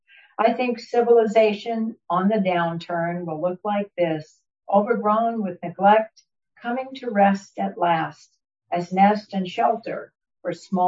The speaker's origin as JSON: {"language": "English", "town": "Fredericksburg", "region": "Virginia", "country": "United States", "tie": "born or raised there", "said": "No, I grew up in Virginia. I grew up in horse country in Virginia, Fredericksburg, Virginia. Very far from here."}